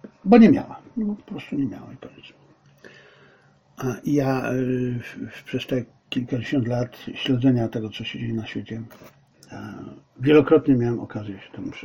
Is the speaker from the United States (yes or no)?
no; China; To mnie serce boli, bo jestem Chińczykiem.